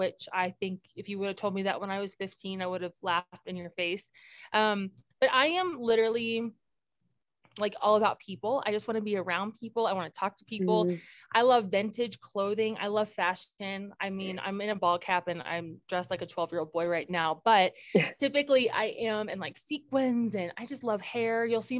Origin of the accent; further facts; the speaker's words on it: Cincinnati, Ohio, United States; Well, I'm a Midwestern girl. So I'm from Cincinnati, Ohio, and I'm a pastor's kid in the Church of God.